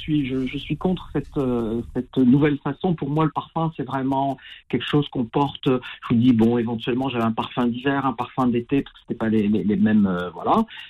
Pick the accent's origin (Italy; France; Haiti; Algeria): Algeria; moved away; je suis algérien et j'ai vécu en Algérie lorsque j'étais jeune